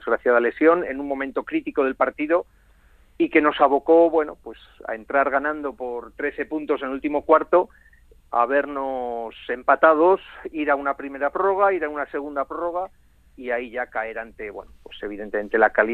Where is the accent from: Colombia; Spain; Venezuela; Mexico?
Spain; Valladolid, Castile and León; Ojalá, por la parte que me toca, como vallisoletano que soy